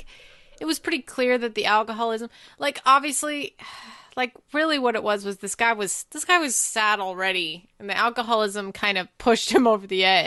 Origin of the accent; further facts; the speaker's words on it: United States; So watching this movie as an American, I get it.